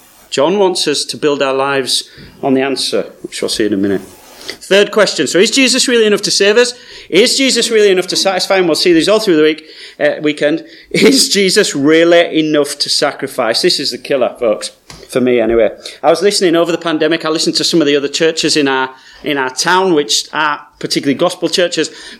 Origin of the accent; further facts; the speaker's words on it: Yorkshire and the Humber, United Kingdom; That's right, I'm from Yorkshire, folks.